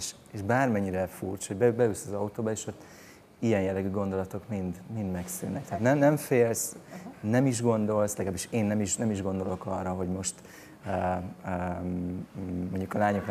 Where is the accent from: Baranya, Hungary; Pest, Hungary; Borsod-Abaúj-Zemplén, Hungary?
Baranya, Hungary; Himesháza; Én vidékről, Himesházáról, Baranya megyéből származom